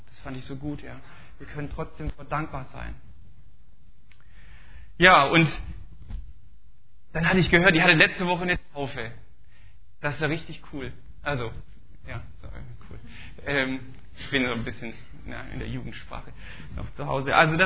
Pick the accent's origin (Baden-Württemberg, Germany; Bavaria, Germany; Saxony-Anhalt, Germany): Baden-Württemberg, Germany; Stuttgart; accent: Swabian; now in Augustfehn, Germany; Und fast die gleiche Zeit sind wir auch hier in Augustfehn. Ursprünglich kommen wir aus der Region aus Stuttgart. Also man hört es vielleicht noch in manchen Wörtern, dass dann so dieser schwäbische Akzent durchkommt.